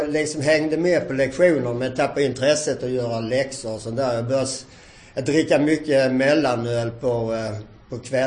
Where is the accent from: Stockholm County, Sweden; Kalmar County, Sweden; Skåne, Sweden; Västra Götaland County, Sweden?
Skåne, Sweden; Hässleholm; Jag föddes 1954 i... Hässleholm och är född och uppväxt i Hässleholm, har en 6 år äldre bror.